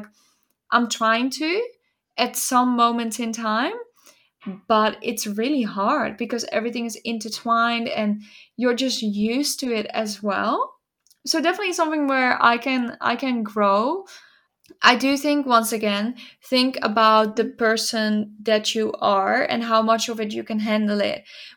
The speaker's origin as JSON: {"language": "English", "country": "Netherlands", "tie": "born or raised there", "moved": "yes", "said": "So growing up in the Netherlands, often there were rainy days."}